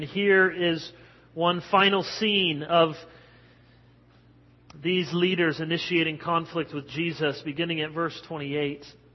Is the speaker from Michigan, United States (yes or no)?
yes; Grand Rapids, Michigan, United States; growing up in Grand Rapids, our church was pretty much a church in the suburbs.